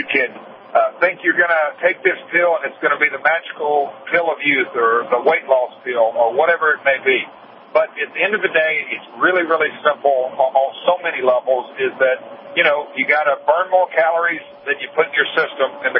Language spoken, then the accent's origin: English; the South, United States; just like you, Doc, we were raised in the South on sweet tea